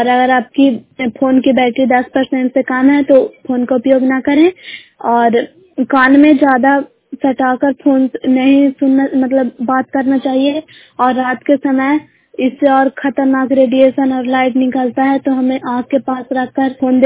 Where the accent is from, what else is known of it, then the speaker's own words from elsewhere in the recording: Bairiganj, Bihar, India; ग्राम बैरीगंज post मुखराता जो है नालंदा की निवासी हूँ।